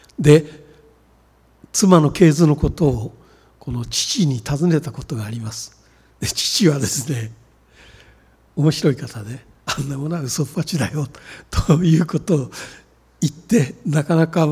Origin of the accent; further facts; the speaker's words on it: Tokyo, Japan; ですから私は東京で生まれ東京で育って生粋の江戸っ子なんですが